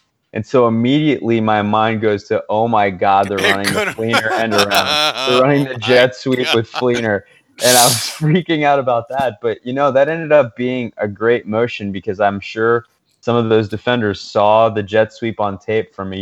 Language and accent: English; Paris, Île-de-France, France; I grew up in Paris, an American kid in Paris, and I went to an American school